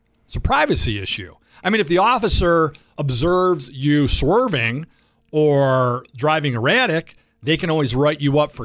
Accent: Berkley, Michigan, United States; I was at 12 and Telegraph because I'm from Metro Detroit.

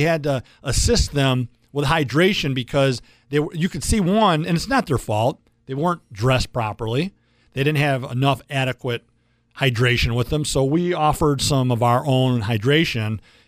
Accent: Michigan, United States; Well, we're born and raised in Michigan.

